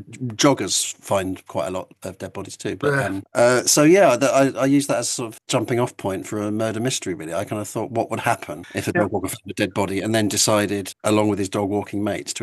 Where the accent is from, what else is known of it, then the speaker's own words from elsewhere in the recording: Felixstowe, East of England, United Kingdom; because I grew up in Felixstowe, it seemed obvious to set it somewhere like